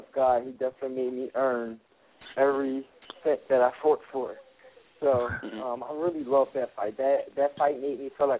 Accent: Philadelphia, Pennsylvania, United States; I'm from Philly. I don't shy from fights like that.

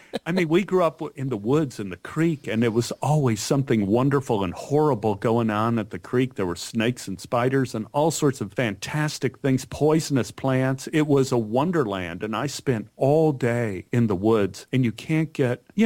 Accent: Dallas, Texas, United States; I am from Dallas, Texas, but my mother was from Pennsylvania, Troop, Pennsylvania, which is right near Wilkes-Barre.

